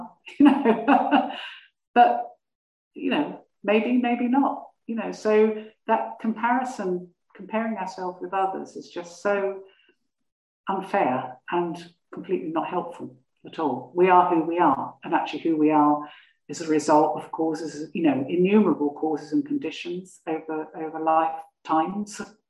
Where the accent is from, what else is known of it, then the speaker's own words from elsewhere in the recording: United Kingdom; But, you know, being British, you know, it can be difficult.